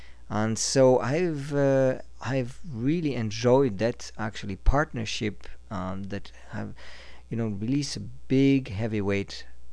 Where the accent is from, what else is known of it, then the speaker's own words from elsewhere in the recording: Switzerland; Yes, I come originally from Switzerland, in matter of fact, and I've been living in 8 different countries on 4 different continents